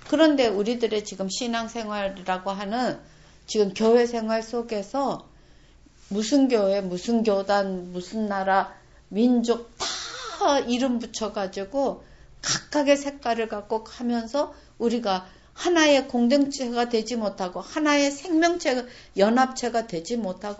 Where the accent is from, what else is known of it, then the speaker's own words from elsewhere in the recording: South Korea; 제가 한국 사람으로서 또 가진 마음도 있잖아요.